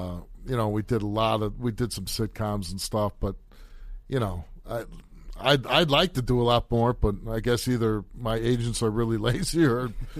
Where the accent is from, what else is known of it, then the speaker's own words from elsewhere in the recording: Chicago, Illinois, United States; Well, you know, I grew up in Chicago and I hung out with tough guys and I fought a lot when I was a kid.